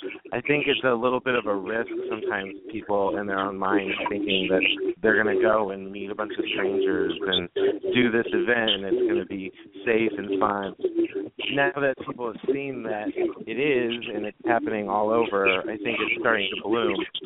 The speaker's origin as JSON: {"language": "English", "town": "Dayton", "region": "Ohio", "country": "United States", "said": "I am from Dayton, Ohio, but I've lived all around and played orgs and live reality games all around the country."}